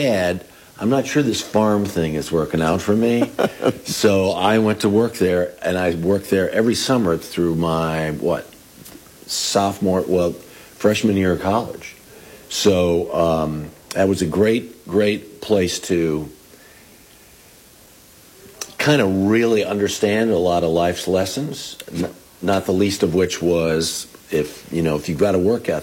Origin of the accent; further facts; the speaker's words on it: Illinois, United States; So I grew up just south of Chicago. There's a couple of Dutch enclaves.